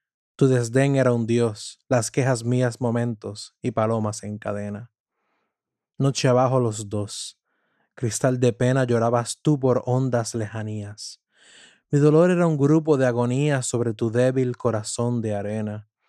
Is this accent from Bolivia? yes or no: no; Puerto Rico; explorando de igual forma los nacidos en mi tierra de Puerto Rico.